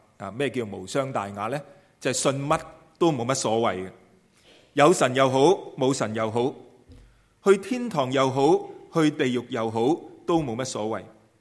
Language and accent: Cantonese; Hong Kong; 我们在香港长大的那些